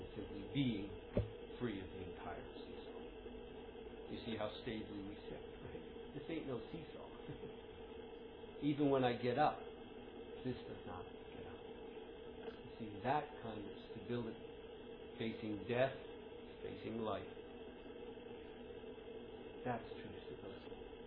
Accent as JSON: {"language": "English", "town": "Philadelphia", "region": "Pennsylvania", "country": "United States", "said": "There's a man, I'm from Philadelphia, I think you said that, huh?"}